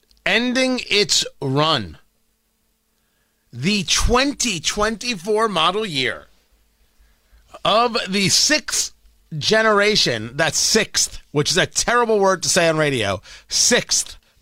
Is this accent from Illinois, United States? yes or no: no; New Jersey, United States; because I grew up in Jersey, and the whole idea of the Camaro being, the car of the Jersey Shore, the car of the meatball, the IROC.